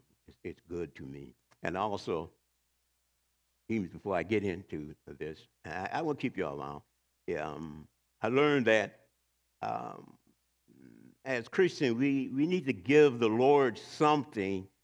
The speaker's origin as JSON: {"language": "English", "region": "the South", "country": "United States", "said": "Or it could be three or four, because when I was like 11 or 12, I'm from the South, and we went to school down there"}